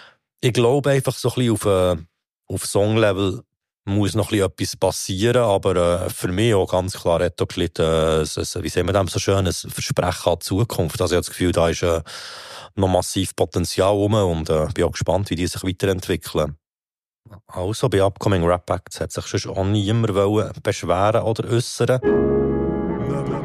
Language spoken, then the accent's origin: German; Bern, Switzerland; als Berner